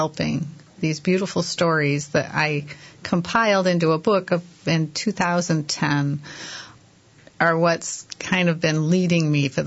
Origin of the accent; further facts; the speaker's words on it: Kalamazoo, Michigan, United States; I'm from Kalamazoo, born and raised in Kalamazoo.